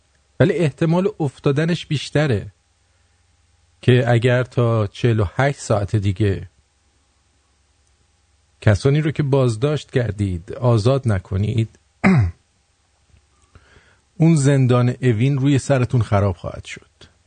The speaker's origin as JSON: {"language": "Persian", "country": "Iran", "said": "همه ما ایرانی هستیم"}